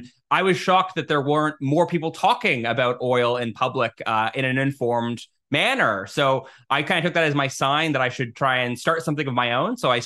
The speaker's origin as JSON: {"language": "English", "country": "Canada", "said": "here in Toronto, where I'm based. So I'm Canadian."}